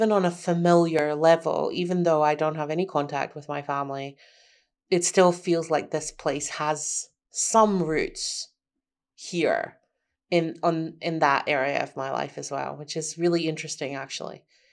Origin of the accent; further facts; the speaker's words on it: Amsterdam, North Holland, Netherlands; I grew up around Amsterdam. So Amsterdam feels familiar, but I find Amsterdam quite annoying.